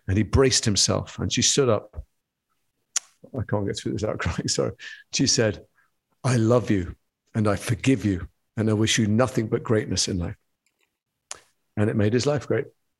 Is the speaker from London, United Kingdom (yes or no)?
yes; Edgware, London, United Kingdom; in the community I grew up in Edgware, and then going to university